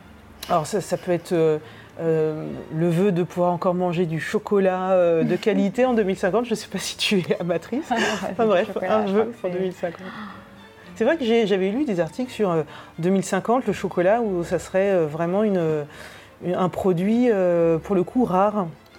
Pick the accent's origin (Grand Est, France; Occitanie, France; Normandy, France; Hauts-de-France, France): Normandy, France; Alors forcément, je suis normande